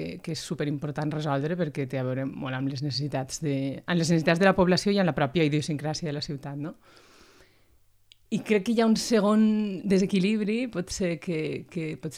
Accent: Valencia, Valencian Community, Spain; now in Sabadell, Spain; actualment no visc a Barcelona. De fet, jo sóc valenciana, sóc de València i porto vivint a Barcelona gairebé 20 anys. Actualment no resideixo ni tan sols a l'àrea metropolitana, estic vivint a Sabadell.

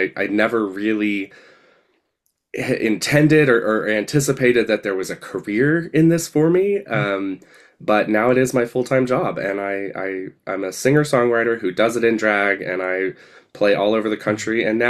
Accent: Asheville, North Carolina, United States; also born or lived in western US; lived out there for I lived out west almost for 20 years, and then the past year I've moved back to my hometown outside of Asheville, North Carolina.

